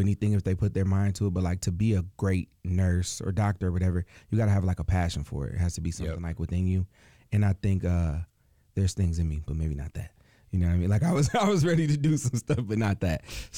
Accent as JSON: {"language": "English", "town": "Lansing", "region": "Michigan", "country": "United States", "said": "So originally, I mean, I'm from Lansing."}